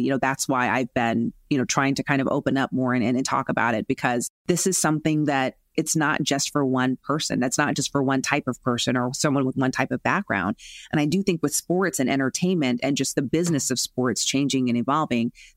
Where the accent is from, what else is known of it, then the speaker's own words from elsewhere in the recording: Las Vegas, Nevada, United States; For me, growing up in Las Vegas, I know the Super Bowl will be here